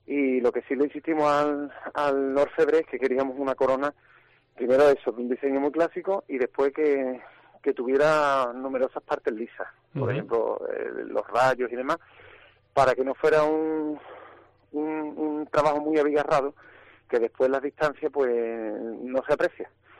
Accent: Bornos, Andalusia, Spain; que para la historia de mi pueblo va a ser lo más importante que va a tener lugar, por supuesto.

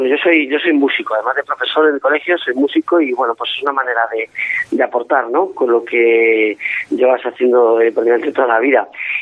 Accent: Vigo, Galicia, Spain; Porque somos artistas de Vigo y alrededores.

